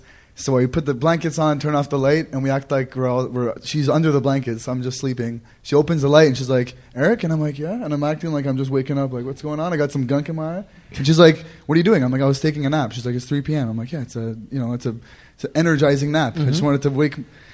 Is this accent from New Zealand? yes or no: no; Montreal, Quebec, Canada; I'm from Montreal.